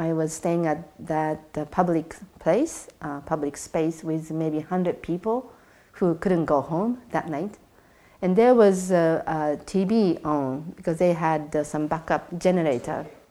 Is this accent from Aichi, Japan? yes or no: no; Tokyo, Japan; now in Chiba, Japan; from Japan. I'm born and raised in Tokyo, and I moved to Chiba next to Tokyo about 15 years ago to grow my own food for my own family.